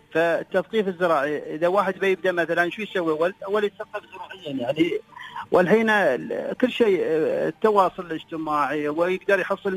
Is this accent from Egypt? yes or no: no; United Arab Emirates; حتى عندنا في الإمارات وين تشوف العيون أو الواحات تشوف دائما في حضارة وفي ناس عايشة في المكان.